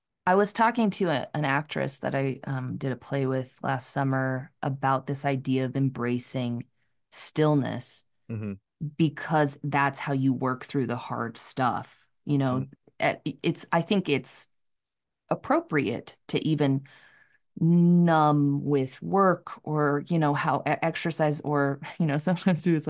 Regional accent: Orem, Utah, United States; moved away as an adult; also born or lived in San Francisco / Los Angeles; now in Denver, United States; So I went to Southern Utah University, which was like 3 hours from where I grew up in Orem.

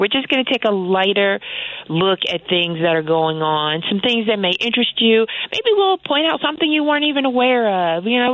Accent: Chicago, Illinois, United States; I'm from Chicago. This is home.

